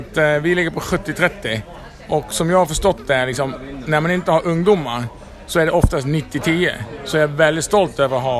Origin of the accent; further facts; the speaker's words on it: Netherlands; Swedish is a second language; now in Sweden; Jag är från Holland, bott i Sverige i 20 år.